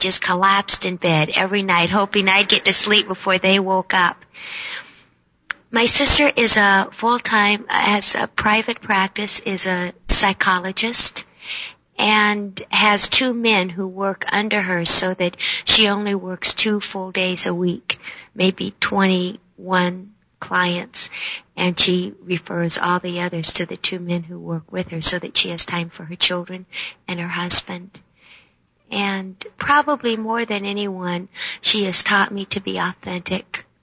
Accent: Hawaii, United States; we grew up in Hawaii, and several times at different schools, the principal would call my parents

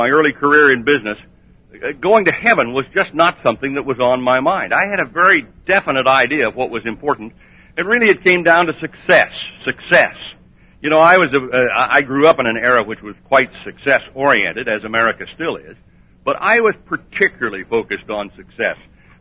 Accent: Colorado, United States; Well, I'm from Colorado. Anybody here from Colorado?

